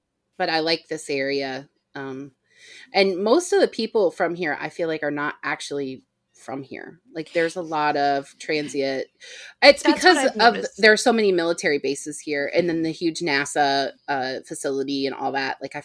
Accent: Texas, United States; born there; I was born in Texas, so I was allowed to say I was a Texan, even though I spent much more time in other states.

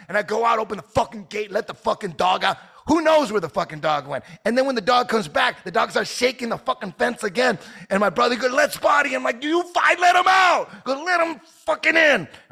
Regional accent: Santa Ana, California, United States; I grew up in Santa Ana off Bristol and 6th Street.

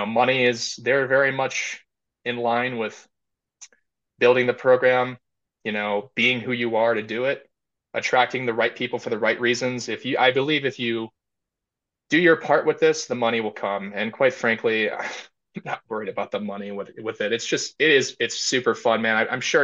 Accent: Shelby Township, Michigan, United States; now in Ohio, United States; I am actually from Michigan. I still have my 586 area code and everything.

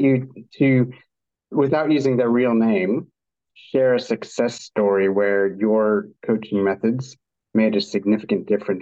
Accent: United States; now in Australia; I'm an American living in Australia.

